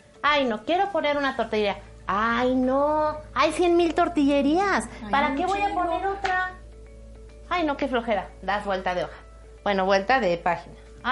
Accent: Mexico; yo soy mexicana, pero pues mi ascendencia es libanesa

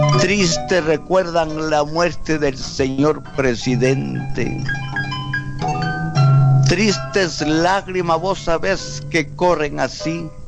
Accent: Guatemala; alguien me escuchó mi acento, me dijo: che, ¿y vos de dónde sos? Digo, yo soy de Guatemala.

